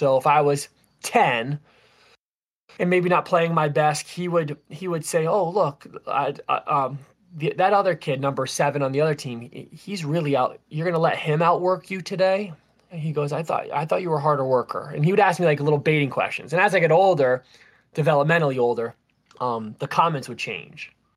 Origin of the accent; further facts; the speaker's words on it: Vermont, United States; I still want to say the toughest race from start to finish was in my home state of Vermont at Killington Mountain, a 50K